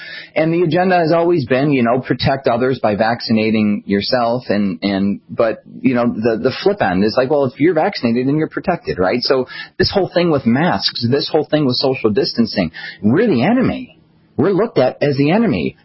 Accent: Georgia, United States; And I'm from Georgia. I live in Atlanta.

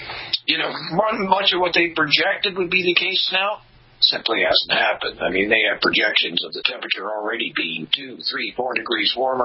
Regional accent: Buffalo, New York, United States; I grew up in Buffalo, New York. And I remember, like you do, back in the late 70s, I was introduced to this because it was a coming ice age.

